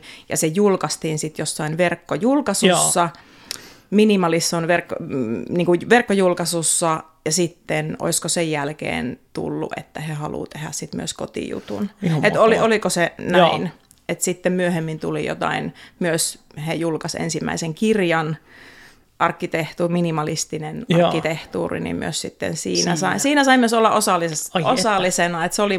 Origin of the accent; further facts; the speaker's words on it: Jyväskylä, Central Finland, Finland; also born or lived in Helsinki; now in Espoo, Finland; tuli tasan 10 vuotta siellä, kun sinne muutin, mutta alkujaamaan Keski-Suomesta, Jyväskylästä.